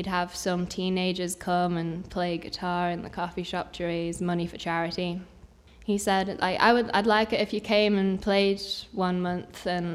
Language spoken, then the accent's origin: English; England, United Kingdom; moved away; growing up in England, I'm really into, like, my British rock and roll indie bands.